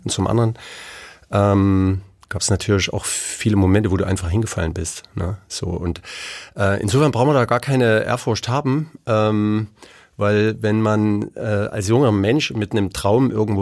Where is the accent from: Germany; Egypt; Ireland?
Germany; Aue, Saxony; Gab dann auch in Aue, in meiner Heimatstadt, wo ich herstamme